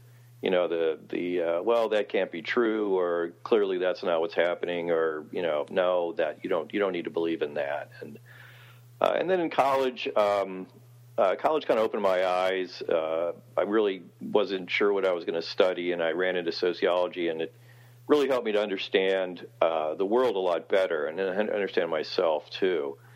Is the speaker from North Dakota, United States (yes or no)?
no; Ohio, United States; And I grew up in Ohio, and we had monster movies on the afternoon